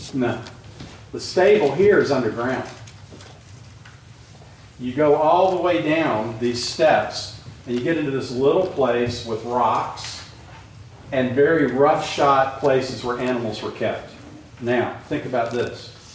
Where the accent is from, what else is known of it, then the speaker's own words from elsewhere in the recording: Atlanta, Georgia, United States; It was in the Atlanta Journal-Constitution, which is where I grew up in Atlanta.